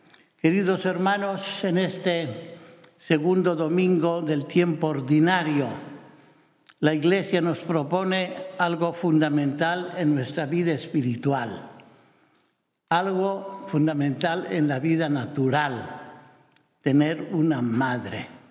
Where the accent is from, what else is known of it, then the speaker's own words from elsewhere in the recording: Mexico; porque la mayoría de los que estamos aquí, pues somos de México